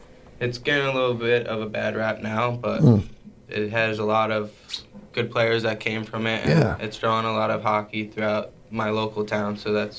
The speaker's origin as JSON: {"language": "English", "town": "Port Monmouth", "region": "New Jersey", "country": "United States", "said": "Port Monmouth, New Jersey. So it's like Central Jersey."}